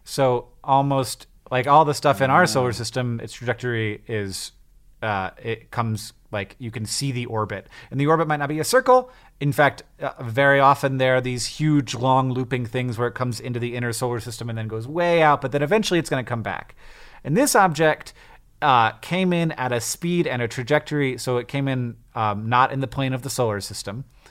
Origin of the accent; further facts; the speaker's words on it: Florida, United States; now in Montana, United States; But, like, you know, I grew up in Florida where most of it's just. And out here in Montana, like, Montana is a Spanish word.